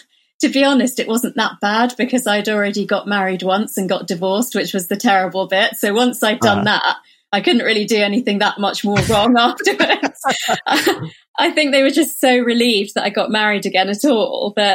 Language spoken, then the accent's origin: English; India; So I think being Indian and Hindu or having that sort of, you know, Eastern philosophy